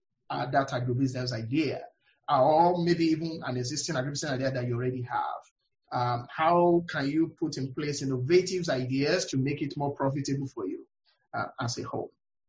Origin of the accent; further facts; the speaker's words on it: Nigeria; now in United States; growing up in Nigeria, and even interacting with a lot of people, even here in the US